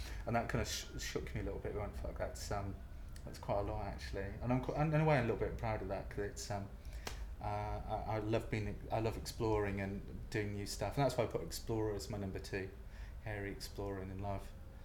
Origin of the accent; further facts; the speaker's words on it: Ludlow, West Midlands, United Kingdom; Scottish family, I was born and bred in Shropshire in the West Midlands, born in a lovely town called Ludlow. My parents came south.